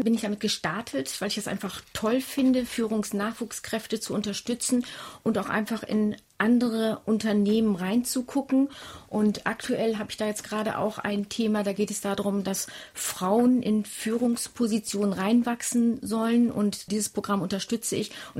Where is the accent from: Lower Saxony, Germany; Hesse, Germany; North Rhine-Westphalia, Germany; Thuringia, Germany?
Lower Saxony, Germany; Leuchtenburg; Also ich komme aus Leuchtenburg, das grenzt an Bremen-Lesum dran.